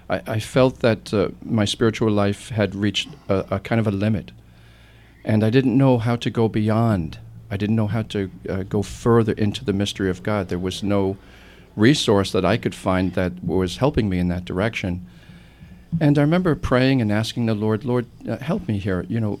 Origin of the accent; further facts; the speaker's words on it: Levittown, New York, United States; I'm from Levittown, Long Island, but normally I would be working in Mexico.